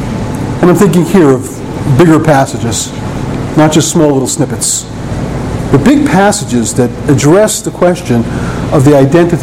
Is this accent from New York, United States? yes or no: yes; Brooklyn, New York, United States; I grew up in Brooklyn, New York with a Jehovah's Witness who was kind of like a friend I hung around with from time to time.